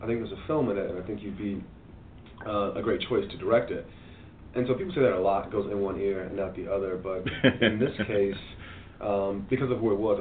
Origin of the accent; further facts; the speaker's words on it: Miami, Florida, United States; I remember growing up, you know, I grew up in Miami, Florida, and I remember watching the news